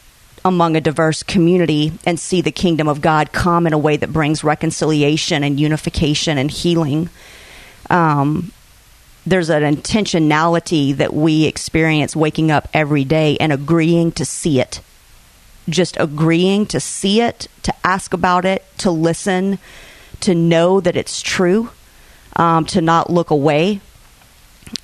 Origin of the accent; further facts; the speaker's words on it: Mississippi, United States; I did not grow up in a diverse city. I did not grow up in a diverse neighborhood.